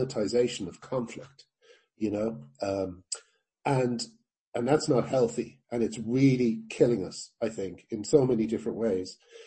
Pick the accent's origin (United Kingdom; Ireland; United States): Ireland; I mean, like I grew up in Ireland, and when I was a kid, I would be fairly wounded by buying British comics